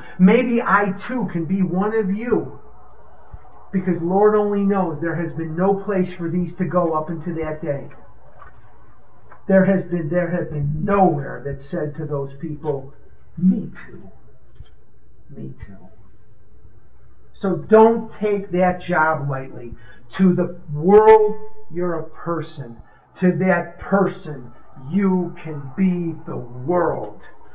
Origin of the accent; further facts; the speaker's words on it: Chicago, Illinois, United States; Now, I'm born and raised in Chicago, where the Shedd Aquarium is. I'm born and raised there, and I love the taste.